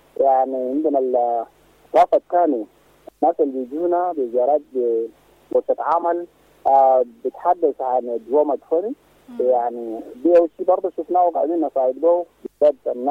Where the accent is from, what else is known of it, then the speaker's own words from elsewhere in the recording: Sudan; نحن كلنا السودانيين نتطلب بأنه نحب بعضنا